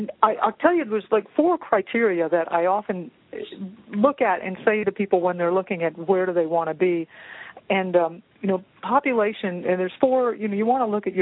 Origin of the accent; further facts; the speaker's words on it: Florida, United States; But for me personally, I grew up in South Florida, and I'm used to green and lush and moist